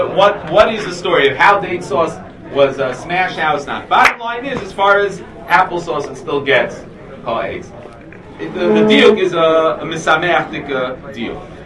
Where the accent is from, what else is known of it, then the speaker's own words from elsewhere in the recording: United States; So the question is, as an American, I never saw it.